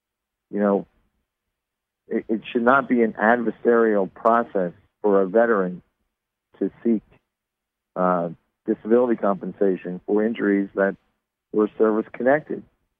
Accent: New Jersey, United States; You know, I grew up in the New Jersey area. We always call that cancer capital because of all the oil refineries.

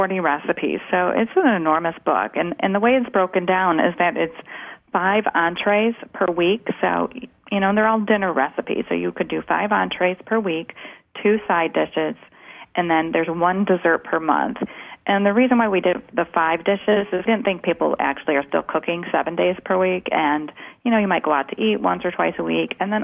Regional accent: Chicago, Illinois, United States; And I'm from Chicago, so we are, we have these cold winters, so that's perfect on a cold day.

